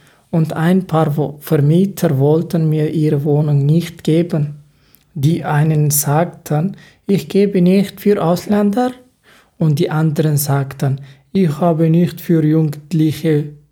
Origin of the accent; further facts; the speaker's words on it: Afghanistan; German is a second language; now in Germany; hier habe ich auch viele Freunde aus Afghanistan, mit denen ich auf meiner Muttersprache sprechen kann.